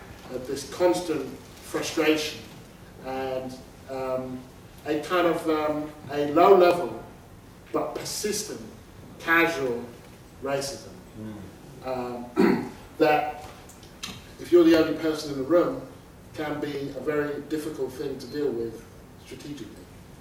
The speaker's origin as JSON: {"language": "English", "country": "United Kingdom", "tie": "born there", "said": "So I'm glad I was born in Britain."}